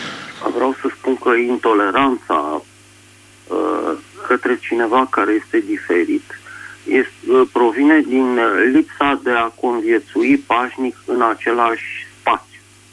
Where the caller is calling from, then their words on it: Bucharest, Romania; din București